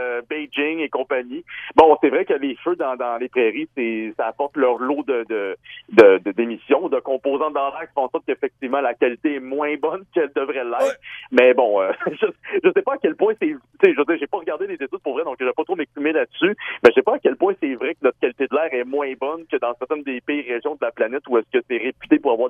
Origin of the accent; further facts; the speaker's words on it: Laval, Quebec, Canada; il annonce quand même une bonne température, du moins dans mon coin de pays à Laval